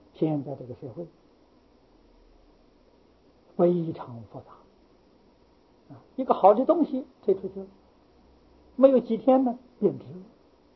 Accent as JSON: {"language": "Chinese", "country": "China", "said": "我们中国人遭难的原因"}